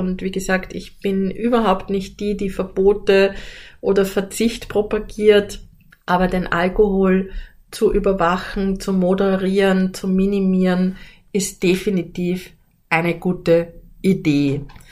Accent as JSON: {"language": "German", "country": "Austria", "said": "Bei uns in Österreich trinkt man Achtel"}